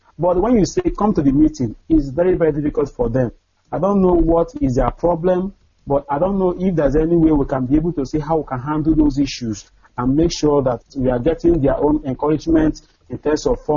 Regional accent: Udi, Enugu State, Nigeria; now in Malaysia; I'm from Udi local government, Enugu State, Biafra Land.

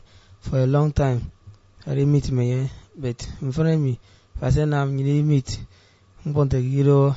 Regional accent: Ikot Abasi, Akwa Ibom, Nigeria; from Akwa Ibom.

